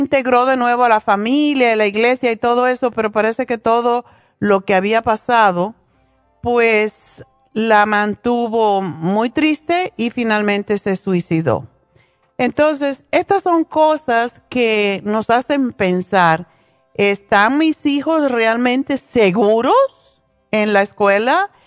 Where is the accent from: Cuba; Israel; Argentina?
Cuba; now in United States; yo soy cubana, nací en Cuba, pero me une mucho mi conexión con España. Y aquí en Estados Unidos, que es donde he vivido la mayoría de mi tiempo.